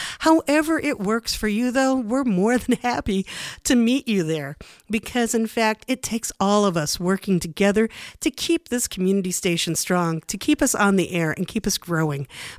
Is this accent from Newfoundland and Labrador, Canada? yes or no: yes; St. John's, Newfoundland and Labrador, Canada; when I was 12 years old growing up in St. John's, when I thought I was alone. And that was a sucky, sucky place to be.